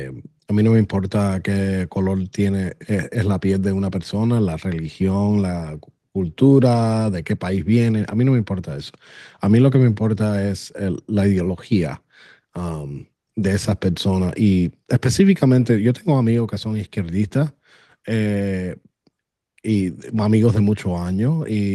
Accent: Miami, Florida, United States; born there; No, soy cubano, nacido aquí en los Estados Unidos, aquí en Miami.

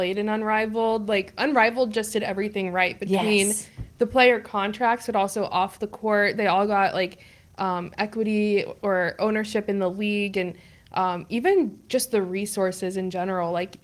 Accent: Wichita, Kansas, United States; I'm from New York originally, and then moved to Wichita, Kansas when I was a baby.

